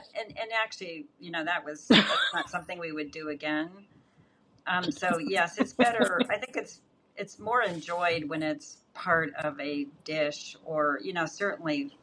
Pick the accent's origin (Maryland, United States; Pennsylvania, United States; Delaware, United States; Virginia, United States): Pennsylvania, United States; now in Hawaii, United States; And as I grew up in Pennsylvania, and my father served in World War II